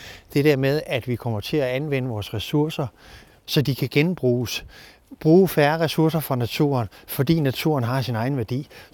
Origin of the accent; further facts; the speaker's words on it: Central Denmark Region, Denmark; Jeg kommer fra Vestjylland. Der boede fordelingen af menneskerne helt anderledes.